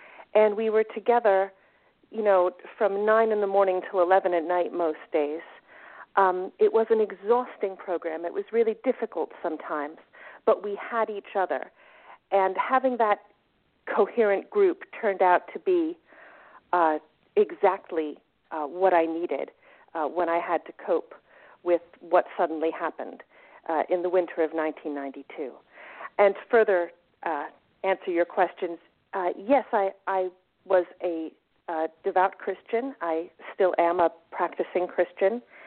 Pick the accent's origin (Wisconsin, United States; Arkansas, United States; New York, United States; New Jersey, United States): New Jersey, United States; I had grown up in New Jersey, the youngest of four kids, a teenager of the 80s, Generation X all the way.